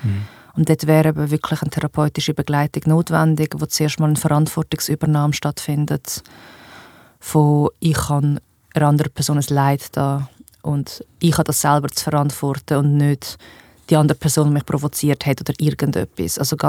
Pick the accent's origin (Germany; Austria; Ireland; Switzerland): Switzerland; Bei uns in der Schweiz ist alles immer langsamer und schwerer durch den Föderalismus, das ist so.